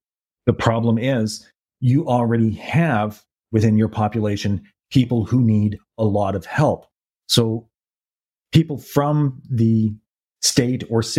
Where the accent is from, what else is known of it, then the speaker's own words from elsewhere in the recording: Canada; as a Canadian